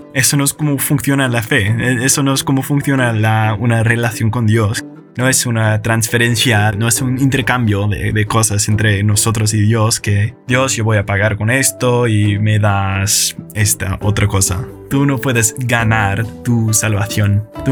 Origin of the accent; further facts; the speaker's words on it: United States; Spanish is a second language; now in Spain; porque como americano, toda mi vida, mi cultura me ha estado enseñando que vivimos en el país que es lo mejor del mundo.